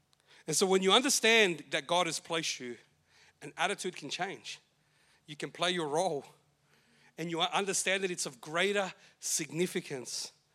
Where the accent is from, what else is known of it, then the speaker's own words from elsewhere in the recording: Maidstone, South East England, United Kingdom; We were, you know, recently took the kids where we grew up in Maidstone.